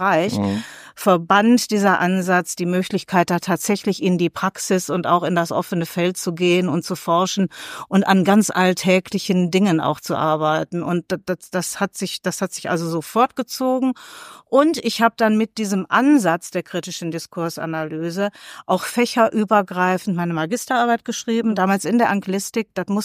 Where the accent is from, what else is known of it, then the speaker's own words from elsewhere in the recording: Duisburg, North Rhine-Westphalia, Germany; born there; Ich bin hier in Duisburg geboren und ich habe hier in Duisburg lange in verschiedenen Praxen und Krankenhäusern in meinem ersten Beruf als Arzthelferin gearbeitet